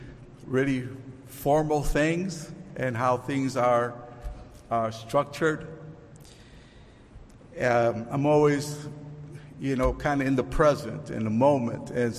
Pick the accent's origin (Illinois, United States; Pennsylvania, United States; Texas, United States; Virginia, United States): Illinois, United States; Chicago; also born or lived in Puerto Rico; Raised in Chicago in the 1960s, early 70s, there was a lot of ethnicities all around.